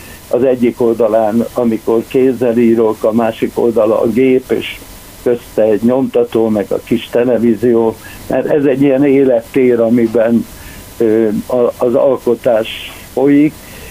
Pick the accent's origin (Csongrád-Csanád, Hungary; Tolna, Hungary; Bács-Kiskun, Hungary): Csongrád-Csanád, Hungary; Deszk; moved away as an adult; also born or lived in Szeged / Budapest; én Deszken születtem Szegedtől 10 kilométerre, de aztán később a középiskolában már oda jártam Szegedre, később ott éltem, és 82-ben mentem csak el Pestre